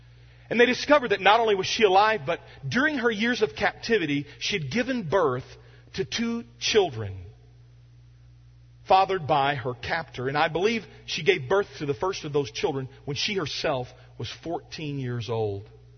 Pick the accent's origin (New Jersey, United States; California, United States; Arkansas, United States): Arkansas, United States; And we grew up in Arkansas, and it rarely snows in Arkansas